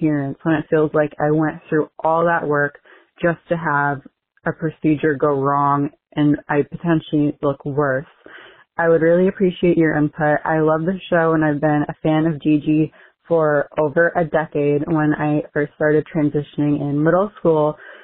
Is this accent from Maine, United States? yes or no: yes; Maine, United States; I'm from Maine.